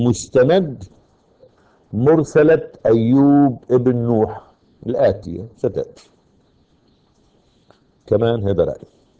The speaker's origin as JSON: {"language": "Arabic", "country": "Lebanon"}